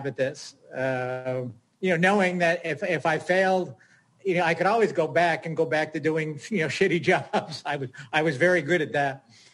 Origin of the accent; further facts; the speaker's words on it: West Springfield, Massachusetts, United States; In Springfield, Massachusetts.